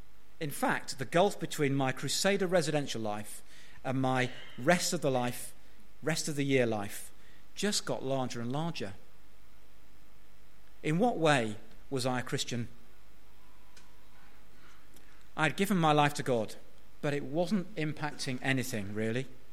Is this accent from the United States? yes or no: no; Manchester, North West England, United Kingdom; I grew up in the Manchester area, and in the school playground, it divided on football lines, like many towns, I guess, between reds and blues.